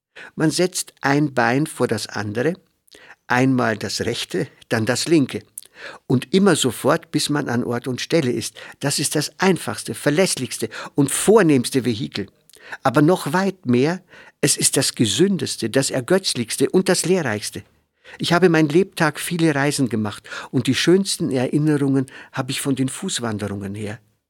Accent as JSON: {"language": "German", "country": "Austria", "said": "Bei uns in Österreich fängt man wohl auch schon damit an."}